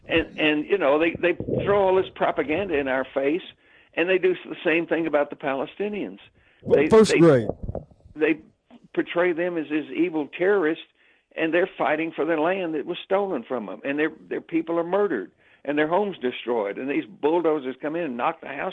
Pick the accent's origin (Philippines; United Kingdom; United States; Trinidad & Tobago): United States; Southern United States; So it's not hard for me as a Southerner to understand how Hamas, Hezbollah, all of these groups that fight against Israel and the United States hate us so much